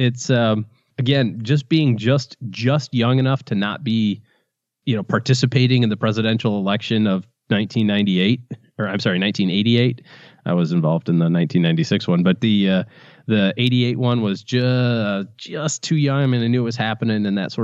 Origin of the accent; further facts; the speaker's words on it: Michigan, United States; I'm from Michigan and I didn't know anything about this story.